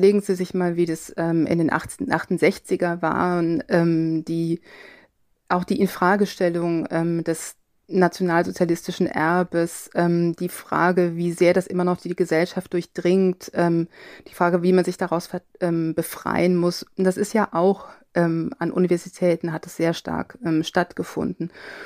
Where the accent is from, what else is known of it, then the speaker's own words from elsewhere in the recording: Cologne, North Rhine-Westphalia, Germany; ich bin im Kölner Raum aufgewachsen